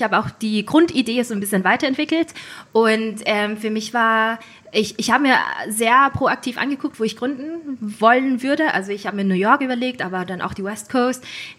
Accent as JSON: {"language": "German", "town": "Linz", "region": "Upper Austria", "country": "Austria", "also_born_or_lived": "Vienna", "said": "Ich bin eigentlich Österreicherin aus Linz, habe aber dann sehr lange Zeit in Wien studiert und auch gearbeitet."}